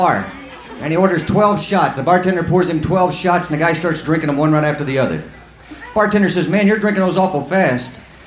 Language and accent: English; Lubbock, Texas, United States; That reminds me, that's like where I'm from. I'm from West Texas, Lubbock, Texas. You ever heard of that?